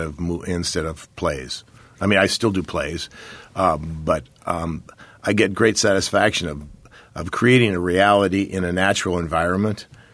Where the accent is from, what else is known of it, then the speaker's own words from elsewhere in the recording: Viroqua, Wisconsin, United States; born there; I was born in Viroqua, Wisconsin. It doesn't roll off your tongue. It's a great little town. It's over by Eau Claire.